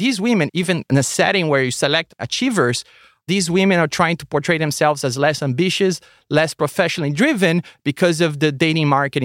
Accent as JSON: {"language": "English", "country": "Brazil", "said": "I'm from Brazil originally"}